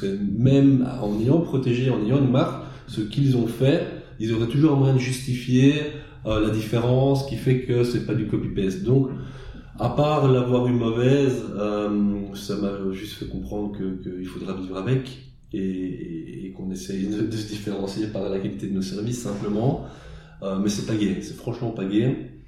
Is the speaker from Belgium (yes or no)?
yes; Belgium; moved away as an adult; now in Lisbon, Portugal; parce que j'étais pas chef d'entreprise en Belgique. Donc je sais pas trop quelle est la réalité dans mon pays d'origine.